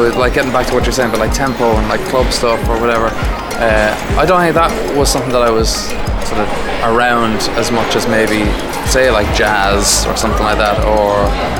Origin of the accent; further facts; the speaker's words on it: Glasgow, Scotland, United Kingdom; also born or lived in Dublin, Ireland; now in New York, United States; I'm originally from Dublin, Ireland. Grew up musically in Glasgow, Scotland, I think, and currently in New York.